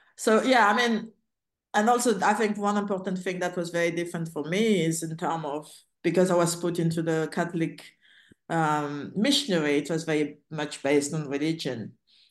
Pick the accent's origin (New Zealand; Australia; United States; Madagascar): Madagascar; growing up in Madagascar, just the random missionary in the village